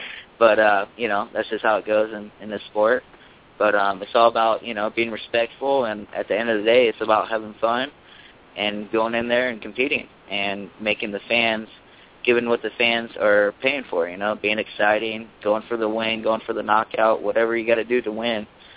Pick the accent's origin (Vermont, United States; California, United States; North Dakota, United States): California, United States; Auburn; also born or lived in Grass Valley; I grew up north in Auburn, California, Grass Valley.